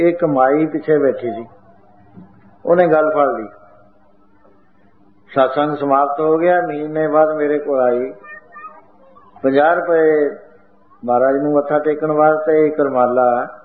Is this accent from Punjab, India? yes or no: no; Uttar Pradesh, India; now in Chandigarh, India; ਜਦ ਮੈਂ UP ਤੋਂ ਆਇਆ ਚੰਡੀਗੜ੍ਹ ਆ ਕੇ ਰਿਹਾਇਸ਼ ਕਰੀ